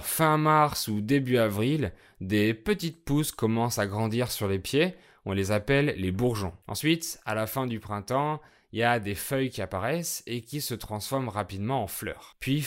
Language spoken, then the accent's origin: French; France; je suis français, polyglotte et professeur de français